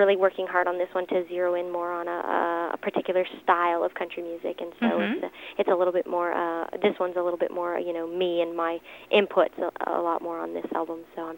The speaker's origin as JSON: {"language": "English", "town": "Windsor", "region": "Ontario", "country": "Canada", "tie": "born or raised there", "said": "I just started performing national anthems and doing different fairs and appearances in my hometown, Windsor, Ontario."}